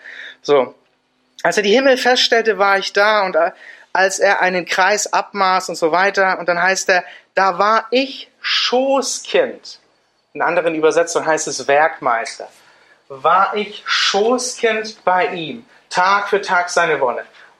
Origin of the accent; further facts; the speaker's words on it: Switzerland; ich komme jetzt aus der Schweiz